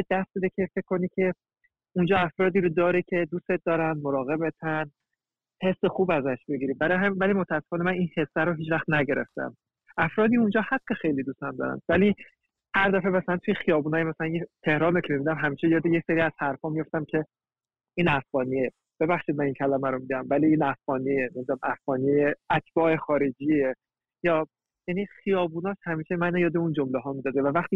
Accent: Iran; moved away as an adult; also born or lived in Turkey; now in Czech Republic; با اینکه 20 سال توی ایران به دنیا اومدم، بزرگ شدم، درس خوندم، اونجا عاشق شدم، دوستای خوب رو پیدا کردم

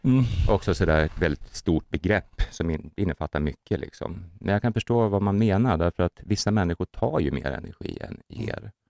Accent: Gävle, Gävleborg County, Sweden; Jag kommer ju från Gävle.

